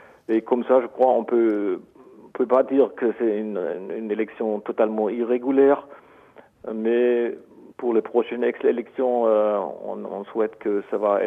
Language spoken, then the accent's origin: French; Germany; French is a second language; nous ne sommes pas anglais, nous ne sommes pas français, comme ça, nous avons aussi des expériences avec les décentralisations qui marchent très bien chez nous en Allemagne.